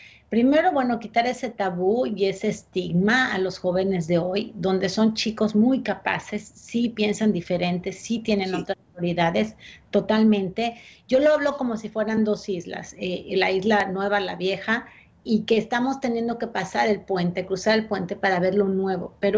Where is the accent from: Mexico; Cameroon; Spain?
Mexico; soy mexicana